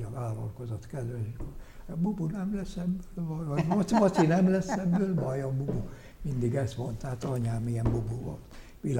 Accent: Pilis, Pest, Hungary; born there; segédjegyző volt a szülőfalumon Pilisen

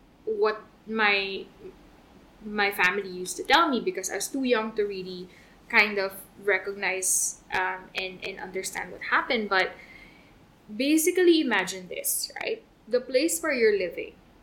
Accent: Central Luzon, Philippines; when I was younger, because I grew up in Pampanga.

